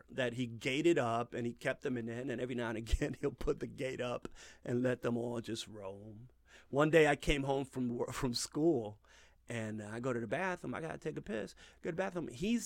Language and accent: English; Bronx, New York, United States; I grew up in the Bronx.